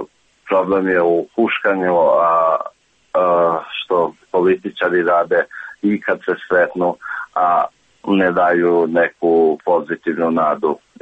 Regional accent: Peć, Kosovo; also born or lived in Sinj; pošto sam ja poreklom iz Peći

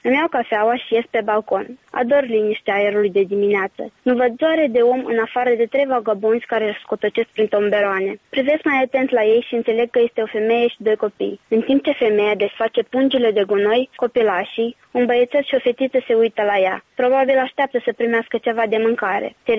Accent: Moldova; now in Timișoara, Romania; mă întreabă dacă sunt moldoveancă. Moldoveancă de peste Prut, îi răspund eu. Îmi spune că m-a cunoscut după accent. Am un an jumătate de când sunt în Timișoara și accentul încă mă mai dă de gol.

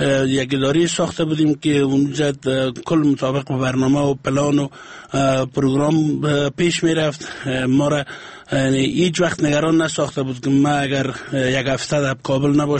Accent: Afghanistan; افتخار میکنیم ما از افغانستان هستیم و مردم افغانستان هستیم

